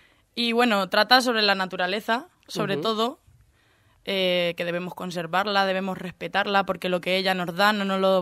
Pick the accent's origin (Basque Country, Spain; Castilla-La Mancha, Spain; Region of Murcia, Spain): Castilla-La Mancha, Spain; Munera; Soy de Munera, un pueblo de Albacete.